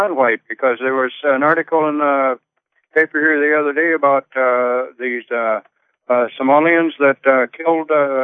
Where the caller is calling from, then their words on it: Climax, Minnesota, United States; Yes, I'm calling from Climax, Minnesota. That's about 125 miles south of the Canadian border, but it's kind of interesting. You see, Climax is 30 miles south of Grand Forks, North Dakota.